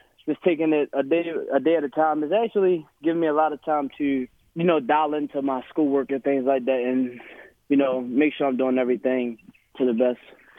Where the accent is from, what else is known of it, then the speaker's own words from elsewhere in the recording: Baltimore, Maryland, United States; now in Morganfield, United States; So, actually, I'm actually down in Morganfield, Kentucky. I'm from Baltimore City